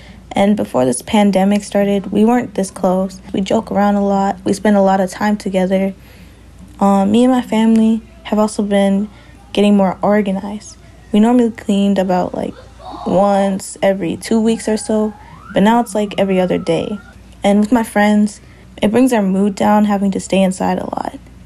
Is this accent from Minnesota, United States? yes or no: yes; Leech Lake, Minnesota, United States; I am 16 years old. I am from Leech Lake.